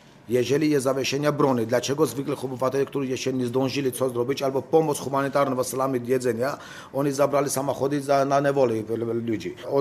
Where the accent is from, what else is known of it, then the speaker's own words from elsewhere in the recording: Armenia; Polish is a second language; jako Ormianin to będę dbał o rację mojego państwa i mojego narodu.